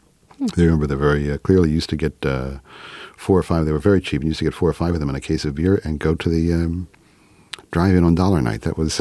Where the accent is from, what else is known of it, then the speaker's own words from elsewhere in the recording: Philadelphia, Pennsylvania, United States; When I grew up in Philadelphia, we did not have pizza.